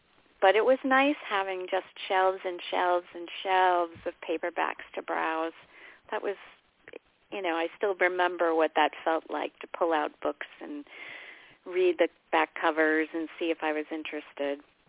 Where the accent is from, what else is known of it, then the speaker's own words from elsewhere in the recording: New England, United States; I grew up kind of in the New England forest, and forests play a big role in most of my books.